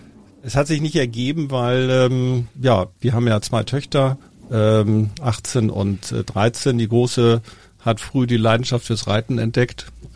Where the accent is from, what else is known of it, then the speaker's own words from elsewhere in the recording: Norderstedt, Schleswig-Holstein, Germany; also born or lived in Hamburg; Ja, ich bin in Hamburg geboren. Wir sind dann irgendwann nach Garstedt und später Norderstedt gezogen.